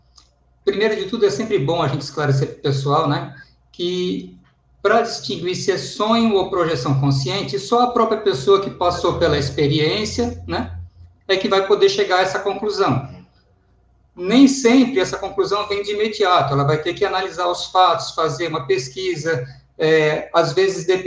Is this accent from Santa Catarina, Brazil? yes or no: yes; Tubarão, Santa Catarina, Brazil; Eu sou de Tubarão, Santa Catarina, e sou da área jurídica.